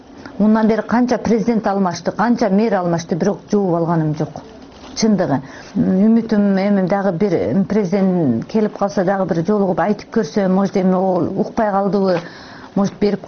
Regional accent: Tajikistan; now in Kyrgyzstan; Биз Тажикстандан келдик. Келгенде кыйынчылык аябай эле болду.

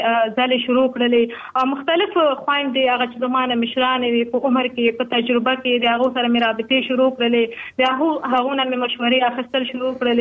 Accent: Afghanistan; also born or lived in Pakistan; ستونزې په پاکستان کې د افغان مهاجر په حیث باندې واقعتا وي، موږ هم ډېر ستونزو سره مخامخ شوي یو، موږ هم په مهاجرت کې لوی شوي یو، په جهاد کې لوی شوي یو

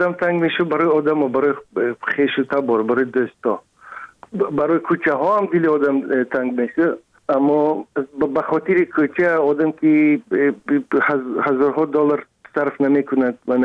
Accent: Dushanbe, Tajikistan; خوشبختانه دیدم جایهایی که در اونجا بزرگ شدم، دیدم، شکر خدا.

